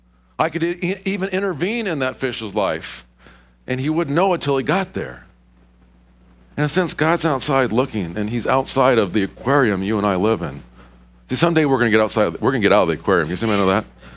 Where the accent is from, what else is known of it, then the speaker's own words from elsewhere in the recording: Silverdale, Washington, United States; I said, "Silverdale." I didn't even think about it. I just said, "Silverdale."